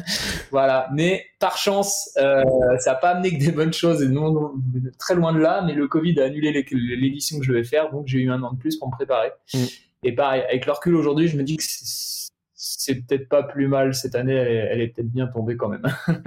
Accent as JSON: {"language": "French", "region": "Brittany", "country": "France", "said": "Je suis breton, tout à fait."}